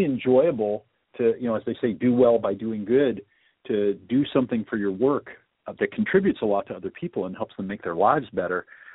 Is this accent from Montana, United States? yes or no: no; Oregon, United States; also born or lived in New York; I was born in New York, and so they moved out to literally the backwoods of Oregon, outside of Eugene, Oregon. And I grew up, I didn't know anyone that was successful.